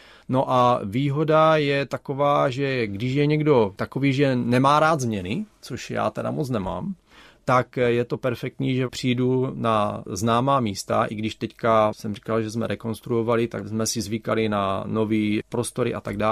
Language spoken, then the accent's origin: Czech; Měrovice, Olomouc Region, Czechia; já jsem z Měrovic, ale to je 2 kilometry vesnice, takže hned vedle.